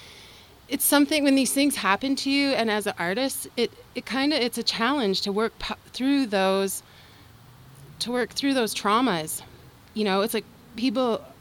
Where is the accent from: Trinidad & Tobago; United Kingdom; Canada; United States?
Canada; Calgary, Alberta; also born or lived in Vancouver; I grew up in Calgary and then I moved away to Vancouver and I took some theater training. And then I moved back